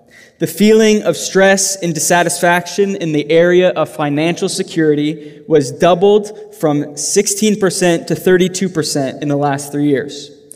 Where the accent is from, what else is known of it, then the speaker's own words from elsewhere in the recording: Surrey, British Columbia, Canada; I grew up in Surrey, BC. I grew up in the church